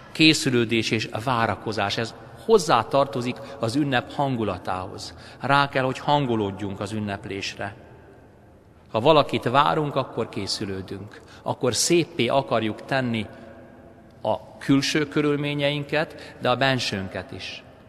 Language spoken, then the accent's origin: Hungarian; Pest, Hungary; Budapest mellől származom, agglomerációs településről